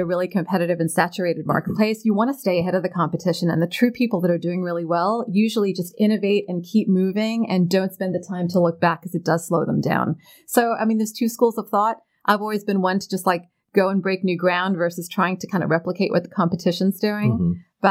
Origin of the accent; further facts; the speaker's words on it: South Africa; I'm from South Africa. We've got the big five game.